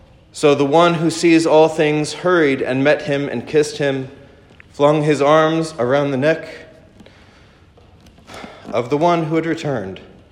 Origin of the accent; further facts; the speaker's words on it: Santa Barbara, California, United States; there's a priest that I grew up with in Santa Barbara